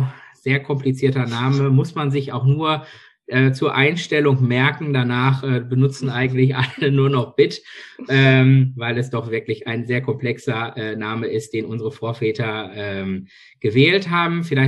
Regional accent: Wanne-Eickel, North Rhine-Westphalia, Germany; born there; Also ich komme gebürtig aus Wanne-Eickel, kennt jeder, denke ich mal, aus diversen Songs. Arbeite in Bochum derzeit

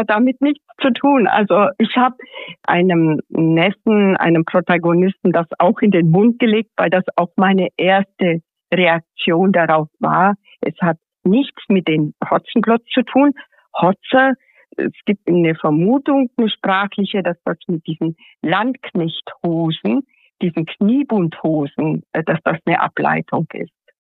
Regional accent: Timișoara, Timiș County, Romania; Also Temes war, meine Heimatstadt, war schon immer ein Schmelztiegel. Man hat zu Hause vielleicht einen Dialekt gesprochen, in der Straßenbahn Josefstädtlerisch und dann Hochdeutsch in der Schule.

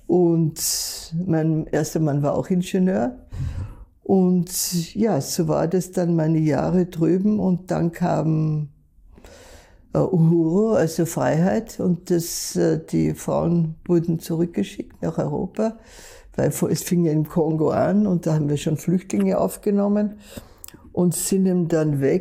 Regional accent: Vöcklabruck, Upper Austria, Austria; Ich bin in Vöcklabruck geboren und aufgewachsen zum Teil.

